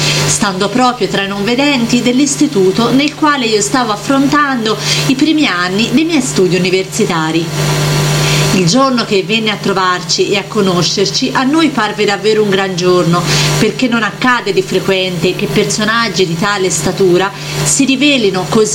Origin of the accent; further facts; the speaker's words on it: Gubbio, Umbria, Italy; born there; also born or lived in Rome; sono nato a Gubbio, in provincia di Perugia, il 27 marzo 1952.